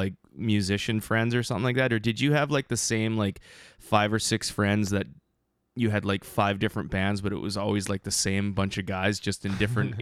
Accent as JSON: {"language": "English", "town": "Thunder Bay", "region": "Ontario", "country": "Canada", "tie": "born or raised there", "said": "I wasn't raised in Ottawa. I'm from Thunder Bay."}